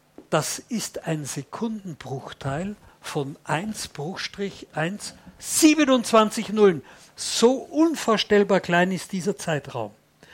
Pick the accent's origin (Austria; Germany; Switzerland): Austria; Vienna; ich bin ja Wiener, ich bin ja stolz, Wiener zu sein